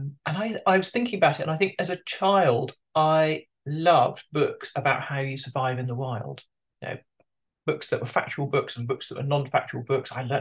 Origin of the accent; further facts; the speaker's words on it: Tunbridge Wells, South East England, United Kingdom; I'm very local. I grew up in and around Tunbridge Wells, went to school there, and have lived in this area, apart from when I went to university and lived abroad as part of that. I've lived in this area absolutely all of my life.